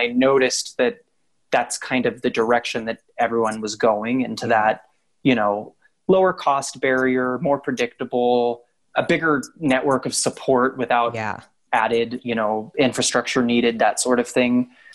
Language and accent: English; Bakersfield, California, United States; now in Denver, United States; I'm actually from Bakersfield, California.